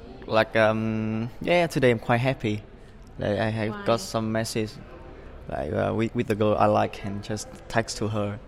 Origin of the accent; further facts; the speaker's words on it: Vietnam; English is a second language; I'm from Vietnam.